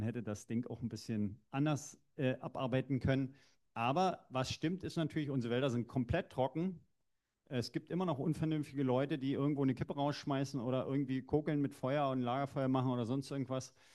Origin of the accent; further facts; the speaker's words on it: East Germany, Germany; Aber ich bin ja ein Kind der DDR